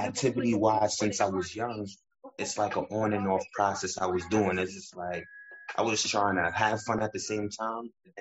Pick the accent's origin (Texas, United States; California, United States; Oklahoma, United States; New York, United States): New York, United States; And who represents like the area where I'm from, because you know I'm from New York